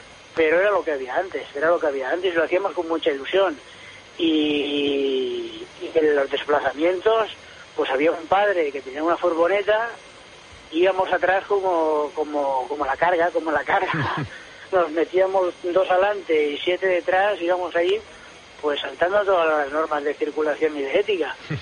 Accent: L'Hospitalet de Llobregat, Catalonia, Spain; Yo soy de Hospitalet, de la barrera de San Josep

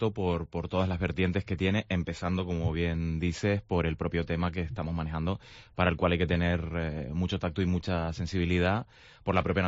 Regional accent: Santa Cruz de Tenerife, Canary Islands, Spain; yo soy tinerfeño de Santa Cruz

